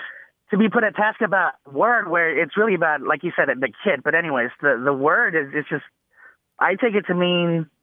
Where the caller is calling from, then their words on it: Dallas, Texas, United States; I'm calling from Dallas, Texas.